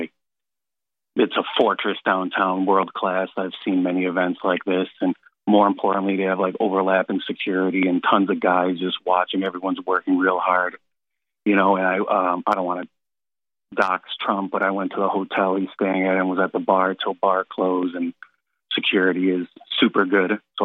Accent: Milwaukee, Wisconsin, United States; Yeah, I've been checking out the RNC here in Milwaukee. It's my hometown.

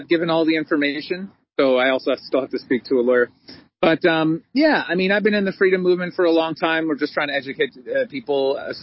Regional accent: Canada; I've always been proud to be Canadian

